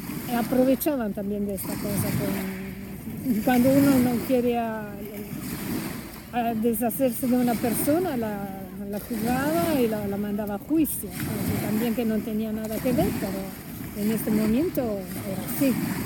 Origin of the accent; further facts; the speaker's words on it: Milan, Lombardy, Italy; born there; accent: Italian; Spanish is a second language; Yo nací por eso, al norte de Italia, en Milano.